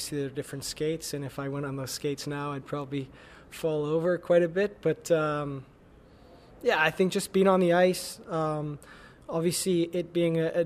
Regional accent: Ontario, Canada; growing up in Ontario

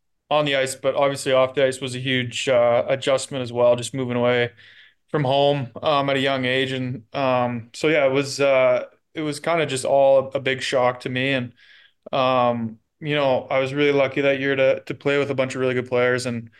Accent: Ontario, Canada; I grew up obviously outside of Ottawa, so I was a huge Sens fan.

